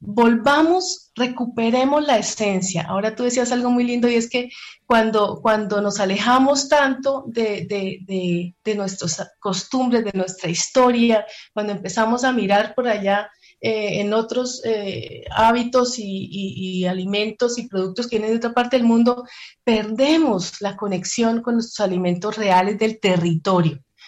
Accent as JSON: {"language": "Spanish", "region": "Santander", "country": "Colombia", "said": "Aquí, bueno, pues yo soy santandereana y el bocadillo es un dulce muy típico"}